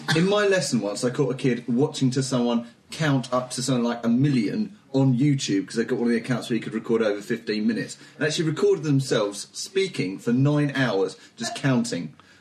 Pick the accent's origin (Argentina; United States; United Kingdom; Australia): United Kingdom; East of England; and I'm from Essex.